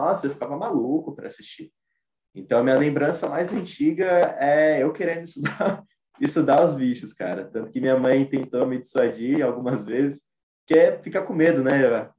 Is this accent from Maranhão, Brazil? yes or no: no; Mogi das Cruzes, São Paulo, Brazil; Eu cresci em Mogi das Cruzes. Eu cresci em Mogi das Cruzes até favoreceu um pouco, né?